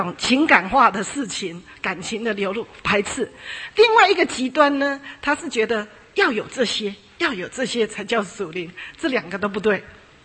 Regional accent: China; now in United States; 特别我们中国人很有这种观念，乖就是一板一眼就叫乖，其实不见得。那我们来到美国发现很多都这样

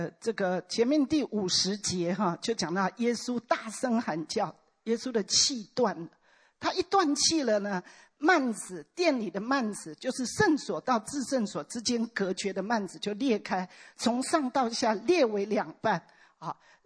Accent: China; 你看我们中国人是不讲死这个字的，对不对？你讲死会被爸爸骂的。

